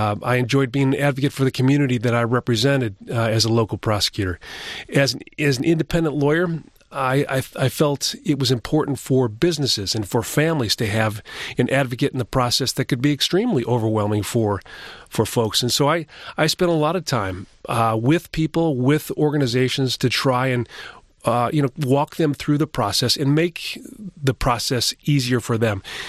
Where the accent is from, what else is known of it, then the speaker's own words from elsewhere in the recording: Rochester, Michigan, United States; I was born and raised in Rochester, Michigan.